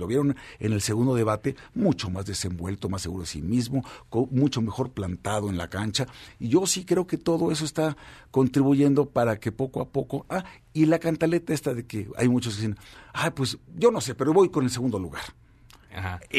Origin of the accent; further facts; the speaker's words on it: Mexico; ¿y qué es lo que nos convendría como mexicanos?